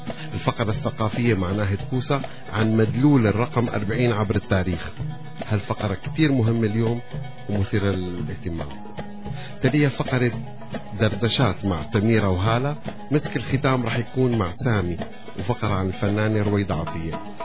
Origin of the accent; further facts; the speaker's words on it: Syria; accent: Syrian; now in Montreal, Canada; نحن منحكي سوري وأغانينا سورية وقلبنا معلق بسوريا وبس.